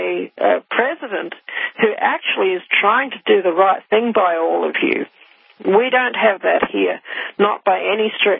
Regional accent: New Zealand; But I grew up in New Zealand

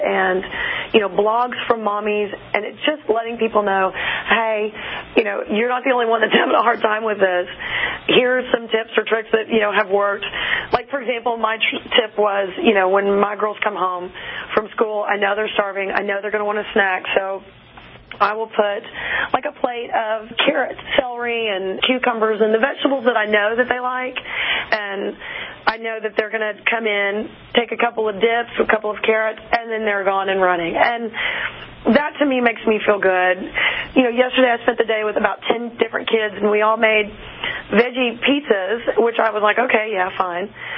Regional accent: Texas, United States; No. What? I'm from Texas. Oh. No.

